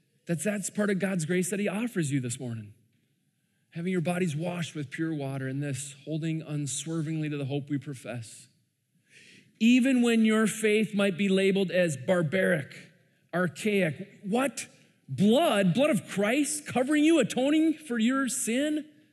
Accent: Minnesota, United States; as politely as a Minnesotan Midwesterner can be

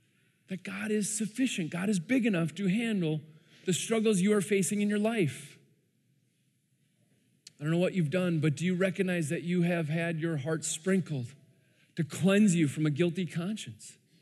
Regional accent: Minnesota, United States; as politely as a Minnesotan Midwesterner can be

